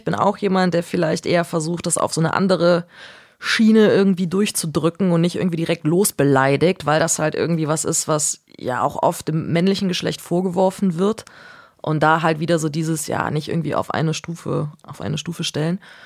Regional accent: Cologne, North Rhine-Westphalia, Germany; ich komme aus Köln

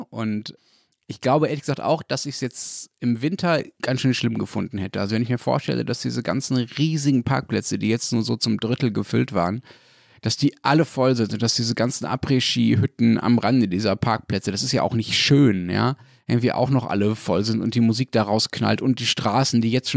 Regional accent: Berlin, Germany; ich komme aus Berlin

